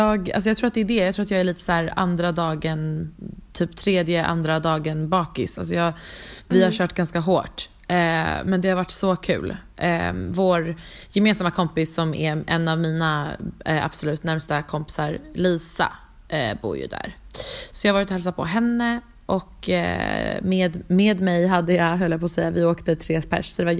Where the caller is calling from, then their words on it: Stockholm, Stockholm County, Sweden; jag är från Stockholm, eller ringer in från London och Stockholm.